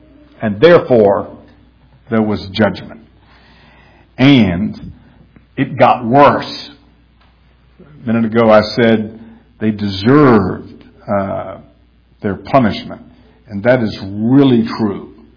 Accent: the South, United States; I said a minute ago I grew up in the South, and I remember living in the South arguing with people about this.

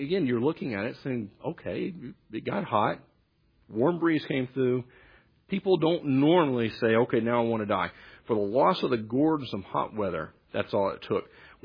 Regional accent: Texas, United States; Again, we're from Texas.

